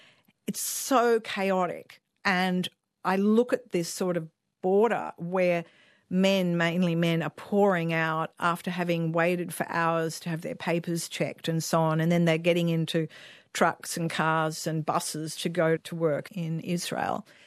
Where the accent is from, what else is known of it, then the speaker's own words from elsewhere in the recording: Australia; I, as an Australian tourist, could just walk around freely and not be afraid.